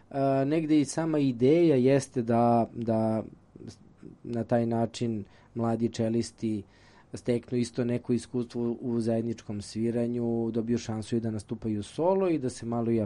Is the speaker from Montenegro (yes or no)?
no; Ćuprija, Šumadija and Western Serbia, Serbia; ona je inače rodom iz Ćuprije i ja sam ponosan da sam iz istog rada, odakle Irena.